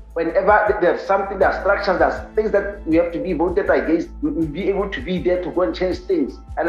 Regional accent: South Africa; The other one, as a South African, I feel proud.

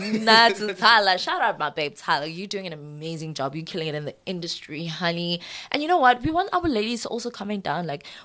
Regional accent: South Africa; I'm South African, colored woman.

